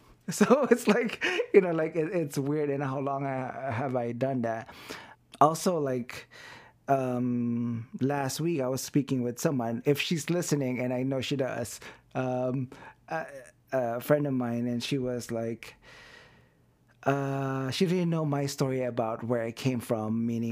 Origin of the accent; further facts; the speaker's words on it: Las Vegas, Nevada, United States; but most of my life I grew up in Vegas.